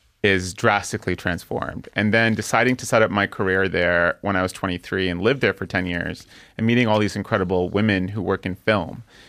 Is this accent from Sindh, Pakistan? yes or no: yes; Karachi, Sindh, Pakistan; also born or lived in Canada; I grew up in Pakistan and in Canada, and I moved back when I was 16, which is like a really formative age to spend high school years in Karachi.